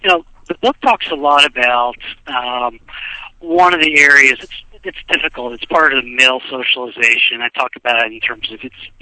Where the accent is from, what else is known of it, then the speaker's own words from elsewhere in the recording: Kentucky, United States; born there; also born or lived in Texas; now in Nashville, United States; I was born in Kentucky, and I've lived a good bit of my life down in Texas too. So I've been in Nashville, I guess, for the last 5 years.